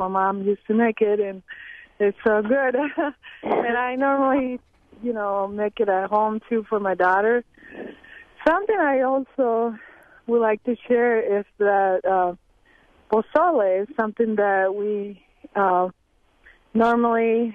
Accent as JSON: {"language": "English", "region": "Guanajuato", "country": "Mexico", "said": "I'm originally from Guanajuato, Mexico, and I was just listening to the radio"}